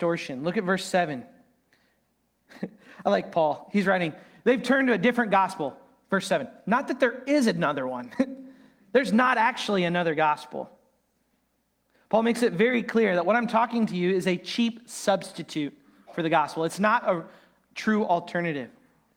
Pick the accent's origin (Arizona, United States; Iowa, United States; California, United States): Iowa, United States; I'm from Iowa, so we say pop.